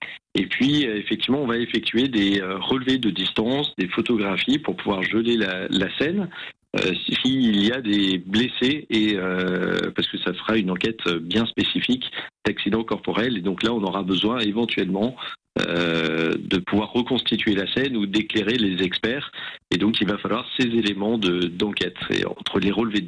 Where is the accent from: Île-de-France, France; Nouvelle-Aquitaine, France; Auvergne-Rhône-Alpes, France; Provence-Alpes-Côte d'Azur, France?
Auvergne-Rhône-Alpes, France; Grenoble; Je suis grenoblois d'origine.